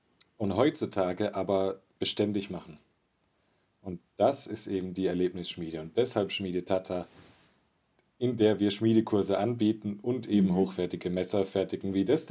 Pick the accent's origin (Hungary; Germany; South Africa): Germany; Meine Mama und er kamen dann hierher. Und so sind wir dann hier in Deutschland auch aufgewachsen.